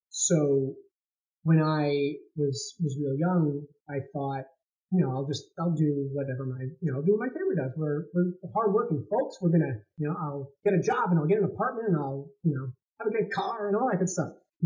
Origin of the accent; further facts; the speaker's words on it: New Jersey, United States; I went to Woodbridge Vo-Tech. I grew up in Middlesex County. I still live in Middlesex County. I love it here.